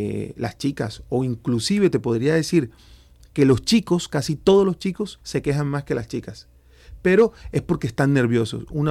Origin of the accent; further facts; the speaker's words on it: Barranquilla, Atlántico, Colombia; now in Ourense, Spain; Yo, aunque soy barranquillero, colombiano de pura cepa, me considero orensano porque tengo mi mujer que es orensana, tengo dos niños preciosos que son gallegos, me considero orensano